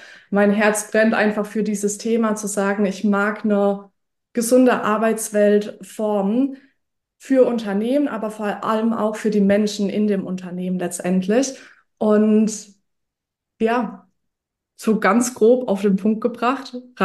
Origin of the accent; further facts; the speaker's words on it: Rhineland-Palatinate, Germany; ich komme aus der Südpfalz. Das heißt, ich wohne inmitten von Weinbergen. Ich bin mittlerweile 30 Jahre alt